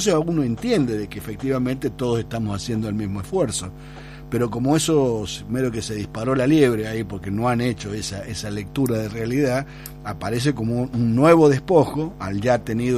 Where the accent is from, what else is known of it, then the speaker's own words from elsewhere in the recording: Argentina; hemos decidido como argentinos tener una escuela pública de calidad